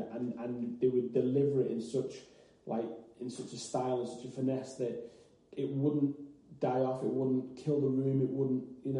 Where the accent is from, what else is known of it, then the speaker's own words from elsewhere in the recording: Liverpool, North West England, United Kingdom; I went, no, I'm from Liverpool.